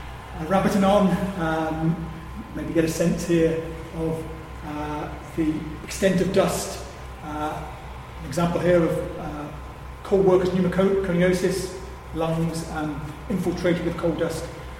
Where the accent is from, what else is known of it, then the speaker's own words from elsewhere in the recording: Coventry, West Midlands, United Kingdom; Sorry, I can't do the Scottish accent, guys. I'm from Coventry, so I'm not going to attempt it.